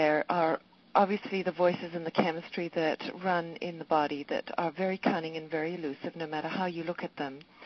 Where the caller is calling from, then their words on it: Yelm, Washington, United States; I'm calling in from near Seattle, actually from Yelm.